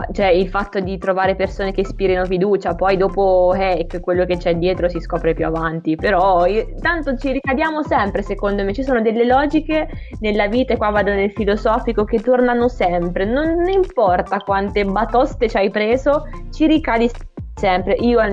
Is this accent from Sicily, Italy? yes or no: no; Perugia, Umbria, Italy; sono nata e cresciuta a Perugia